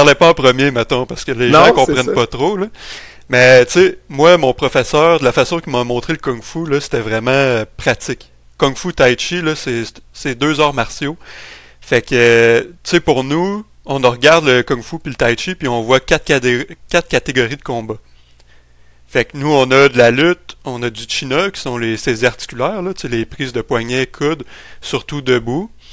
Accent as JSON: {"language": "French", "town": "Quebec City", "region": "Quebec", "country": "Canada", "said": "Ben, moi, je viens de la ville de Québec."}